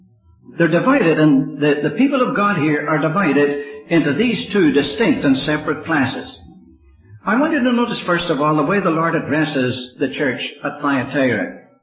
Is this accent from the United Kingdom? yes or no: yes; Northern Ireland, United Kingdom; it would be so easy for an Irishman, and particularly somebody who's been born and bred in Protestant Ulster, to completely lose their self-control in talking about these things.